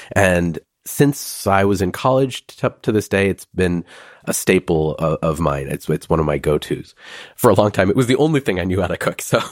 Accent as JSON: {"language": "English", "region": "Maharashtra", "country": "India", "said": "My family is Marathi. We're from Maharashtra."}